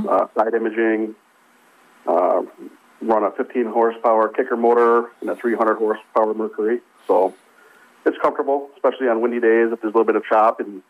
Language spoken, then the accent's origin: English; Illinois, United States; And I grew up on the Fox chain.